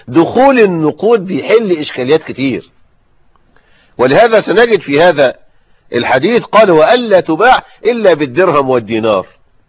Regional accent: Egypt; الغيط بالمعنى البلدي عندنا في الريف المصري، الغيط هو الحقل،

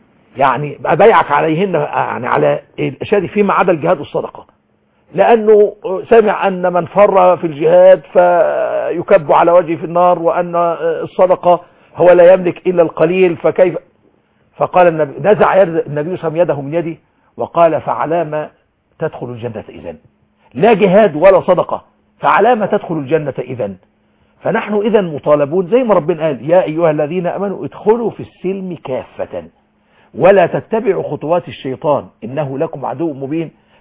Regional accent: Egypt; أنا مواطن مصري أحافظ على الوقت وما إلى ذلك. فأنا رجل مسلم، أنا رجل مسلم.

